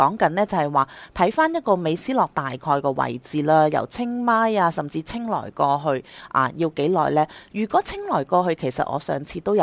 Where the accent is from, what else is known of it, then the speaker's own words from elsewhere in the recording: Hong Kong; 咁其實喺我哋嘅角度，或者喺我哋港人嘅角度